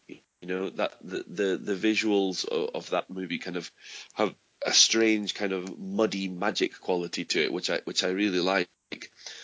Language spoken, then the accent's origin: English; Scotland, United Kingdom; because I'm from Scotland, and I have a lot of ancestors from Cornwall.